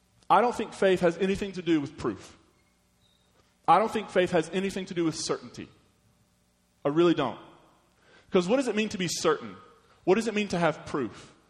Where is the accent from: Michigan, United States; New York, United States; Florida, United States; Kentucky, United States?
Kentucky, United States; I'm from Kentucky.